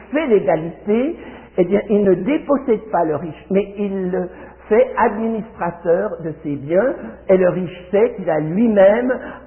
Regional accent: Switzerland; je suis suisse, je suis pas même français. Oui, je suis français d'origine, de la révocation de l'édit de mort

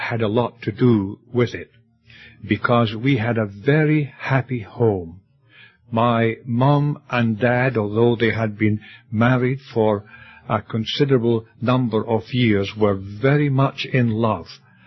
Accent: Scotland, United Kingdom; The area in which I was born in Scotland was beautiful.

